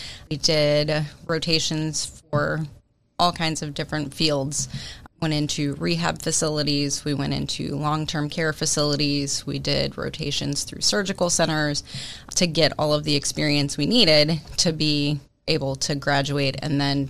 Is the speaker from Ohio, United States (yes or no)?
yes; Reading, Ohio, United States; also born or lived in Hamilton; So I have been a resident of Ohio my entire life, but I grew up in Reading